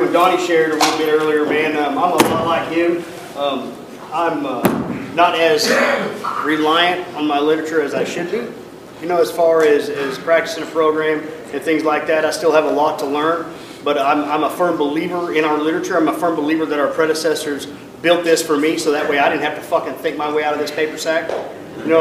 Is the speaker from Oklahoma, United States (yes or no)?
yes; Broken Arrow, Oklahoma, United States; You know, I grew up in Broken Arrow